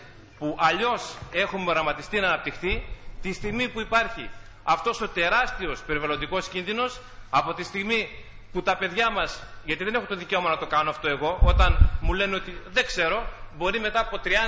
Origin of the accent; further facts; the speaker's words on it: Kavala, Eastern Macedonia and Thrace, Greece; Είμαι από την Καβάλα, περιφερειακός σύμβουλος.